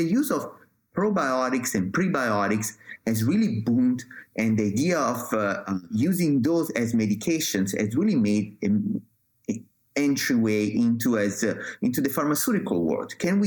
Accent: Italy; English is a second language; I'm from Italy, so Latin is somewhat familiar to me.

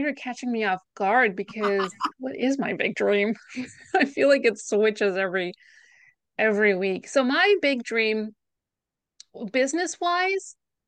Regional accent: Greece; also born or lived in New York; now in United Kingdom; I'm Greek-American, so I was born in New York, and I grew up in Greece for a lot of my high school years.

